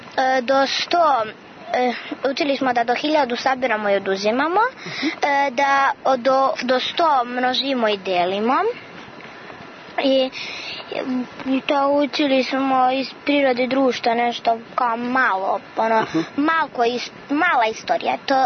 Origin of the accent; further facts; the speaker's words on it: Gornji Milanovac, Šumadija and Western Serbia, Serbia; Ja sam iz Gornjeg Milanovca, ali sam sada došla s, kod bake.